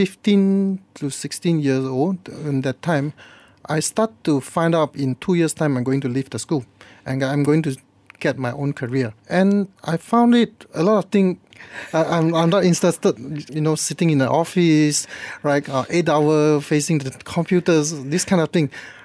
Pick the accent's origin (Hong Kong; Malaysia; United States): Malaysia; Malacca; Yeah, actually, I was from Malacca. And in that time, especially in Malacca, not very popular in the classical music.